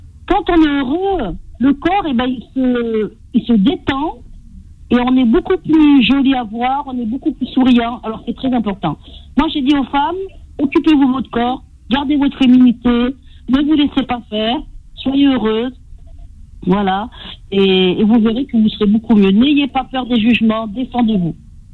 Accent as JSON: {"language": "French", "town": "Lyon", "region": "Auvergne-Rhône-Alpes", "country": "France", "said": "Mais si on me manque de respect, par contre, je viens de Lyon."}